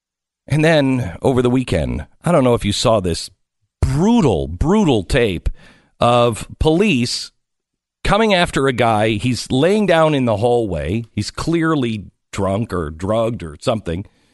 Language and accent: English; Seattle, Washington, United States; the reason why I ask, I'm from Seattle.